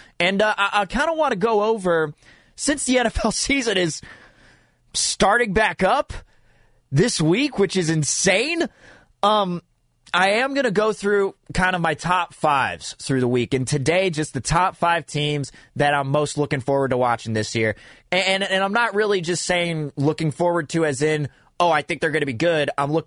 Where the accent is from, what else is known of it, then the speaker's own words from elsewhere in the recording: Fremont, California, United States; Shout out to my hometown, Fremont.